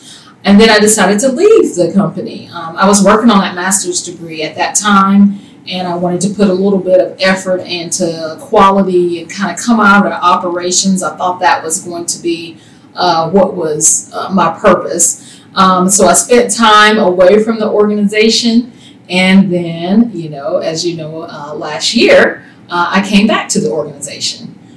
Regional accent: Jefferson, Georgia, United States; I am from a town called Jefferson, Georgia. It is a small town in between Gainesville and Athens.

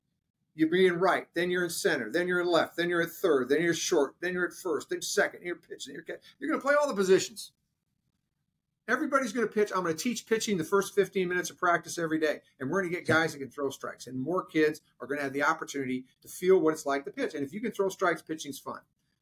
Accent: Midwest, United States; I grew up in the Midwest.

